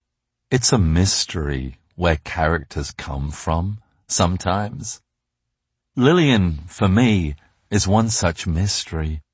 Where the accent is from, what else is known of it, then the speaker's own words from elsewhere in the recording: England, United Kingdom; I as a little kid growing up in England did feel I could truly be myself if I had an American accent.